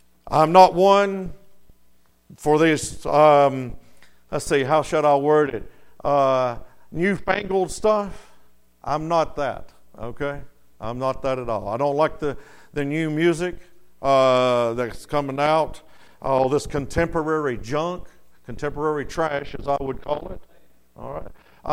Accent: Pensacola, Florida, United States; and we're from Pensacola, Florida, and we're so glad to be here.

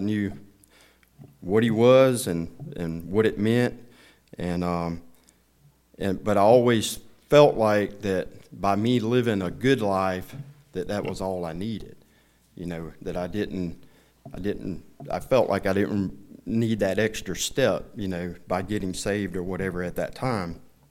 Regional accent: Paul, Alabama, United States; also born or lived in Evergreen, Alabama; So, I was born in Evergreen, Alabama in 1961. I'm getting old like Brother Gene, but I grew up in a little community called Paul, Alabama.

